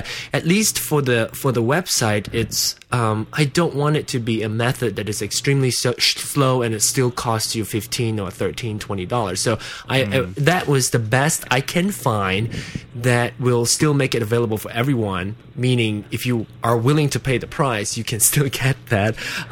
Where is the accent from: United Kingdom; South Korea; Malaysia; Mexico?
Malaysia; accent: Malaysian; English is a second language; now in United States; I'm here 10 years, and I learned the Queen's English back home in Malaysia, and I have my own Malaysian accent. And then now that I'm here for 10 years, I have this new American, sort of American accent. And so I still have my own accent.